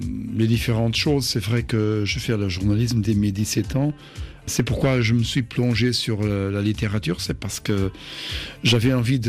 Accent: Tete, Tete Province, Mozambique; also born or lived in Beira; Je suis né au Mozambique, à Beira, c'est dans la côte, mais j'y suis resté seulement 2 semaines parce que mes parents, ils travaillaient à Tete, au nord de Mozambique. C'est le coin plus chaud d'Afrique au sud de l'Équateur.

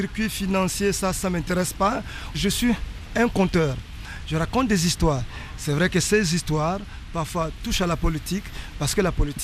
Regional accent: Gabon; J'avais envie d'en parler en tant que Gabonais, en tant qu'écrivain

